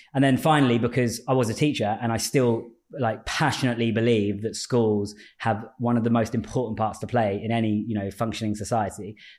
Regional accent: Cambridge, East of England, United Kingdom; I'm from Cambridge, right? That was what I was getting at. So because I came from Cambridge and saw this, if you like, town and gown divide, right? So that there was the university and then there was everything else in the city.

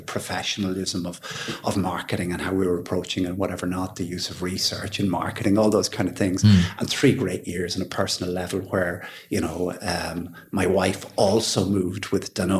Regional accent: Dundalk, County Louth, Ireland; I'm from Dundalk originally. Dundalk was quite a business town, quite a few entrepreneurs around us who inspired us.

